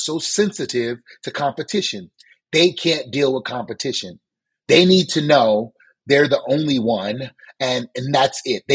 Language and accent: English; the South, United States; You know, I'm from the South, and you know, you see racism and you see stuff the way it is.